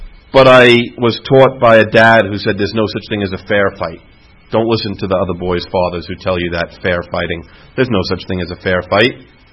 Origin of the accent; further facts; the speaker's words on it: New York, United States; You know, the guys that I looked up to where I grew up in New York, they basically had 3 things that I liked about them.